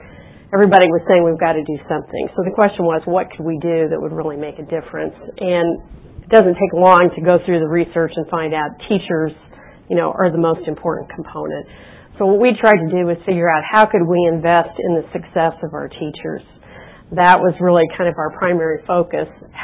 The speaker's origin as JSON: {"language": "English", "town": "Evansville", "region": "Indiana", "country": "United States", "said": "He says most of that because I'm from Evansville, so you know we all stick together."}